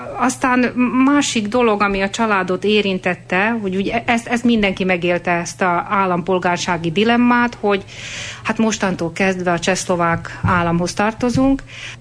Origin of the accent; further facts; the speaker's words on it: Felvidék, Slovakia; A kedves rádióhallgatók valószínűleg a nagy részük ismer, és tudják, hogy a Felvidékről származom, az Ipoly mellől. Tehát a mi községünkön nem folyik át az Ipoly, de az abból a régióból való vagyok.